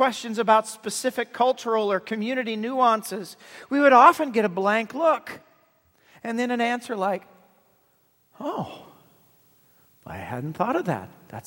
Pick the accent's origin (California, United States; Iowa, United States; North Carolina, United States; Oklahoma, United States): Iowa, United States; also born or lived in Michigan; We lived in Michigan for 10 years. I grew up in South Central Iowa.